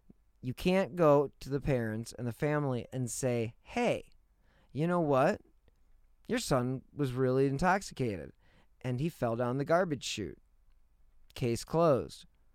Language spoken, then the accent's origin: English; Cleveland, Ohio, United States; I am from Cleveland. I remember when this poor man disappeared.